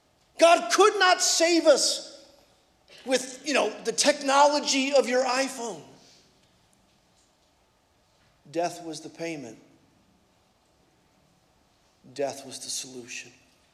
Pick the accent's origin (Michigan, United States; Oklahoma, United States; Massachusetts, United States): Michigan, United States; Detroit; he's from Arkansas and I'm from Detroit.